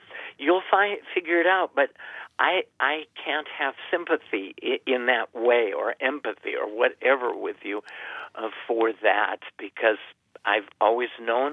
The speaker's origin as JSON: {"language": "English", "town": "Mobridge", "region": "South Dakota", "country": "United States", "said": "Bev was from Winter, I was from Mobridge, McLaughlin, and so it was a central place so we could visit grandparents"}